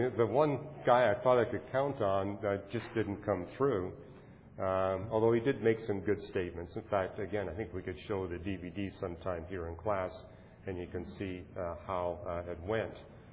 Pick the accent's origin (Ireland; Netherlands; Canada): Canada; now in United States; I grew up in Canada